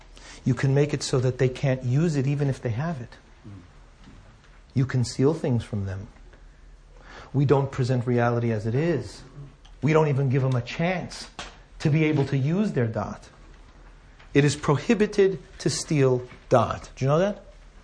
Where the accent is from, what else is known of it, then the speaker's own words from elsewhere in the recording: United States; As an American, I'm just saying.